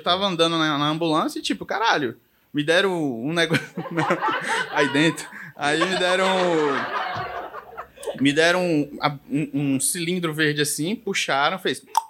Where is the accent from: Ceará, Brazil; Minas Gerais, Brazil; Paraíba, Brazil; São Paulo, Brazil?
Ceará, Brazil; now in Australia; Aí eu, caralho, eu vim do Ceará pra ajudar na educação australiana.